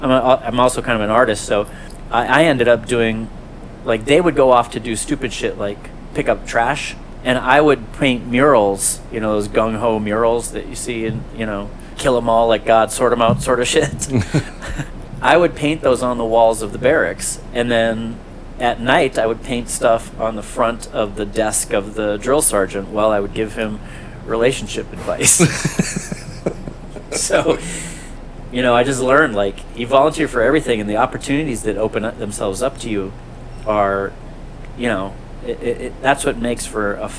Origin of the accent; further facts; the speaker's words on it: Minnesota, United States; I'm like, I'm from Minnesota. This is nothing.